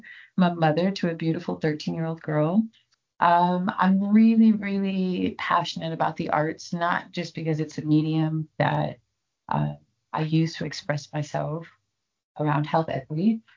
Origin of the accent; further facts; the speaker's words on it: Oakland, California, United States; So I'm from Oakland. I'm a Bay native, and Emeryville has been really nice.